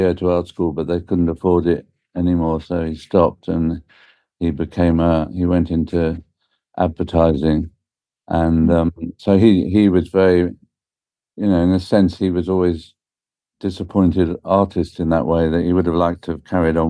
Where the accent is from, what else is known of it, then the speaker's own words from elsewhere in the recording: London, United Kingdom; I grew up in London in Paddington, and in a flat there